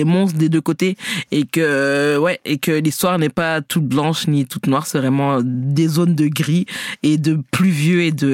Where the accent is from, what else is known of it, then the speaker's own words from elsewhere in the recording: Belgium; nous, on est belges.